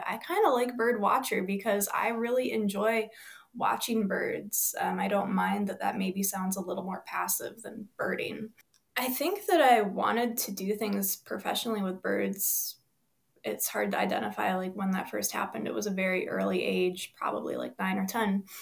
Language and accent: English; Michigan, United States; I grew up in Berrien County. And there was this really active bird club associated with the nature center there called the Berrien Bird Club.